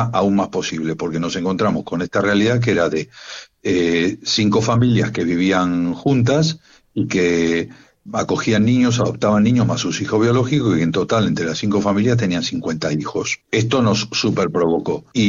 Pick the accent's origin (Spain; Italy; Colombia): Italy; yo soy italiano, viajamos a Italia, bueno, a ver familiares